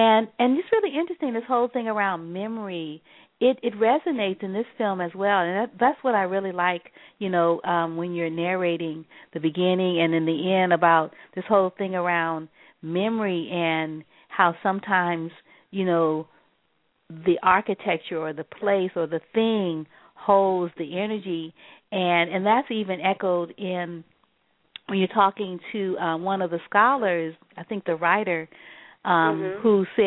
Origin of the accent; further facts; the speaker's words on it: New Orleans, Louisiana, United States; And then the processions remind me of my hometown, New Orleans